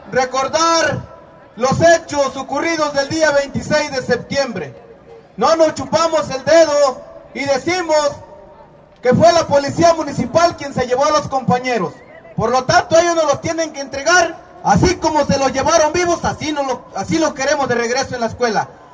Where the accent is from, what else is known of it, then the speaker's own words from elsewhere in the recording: Mexico; como pueblo mexicano